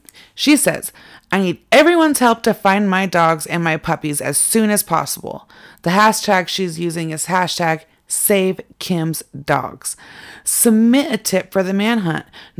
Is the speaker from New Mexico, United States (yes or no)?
yes; Carlsbad, New Mexico, United States; Thank goodness the local bank manager in my hometown of Carlsbad, New Mexico, called me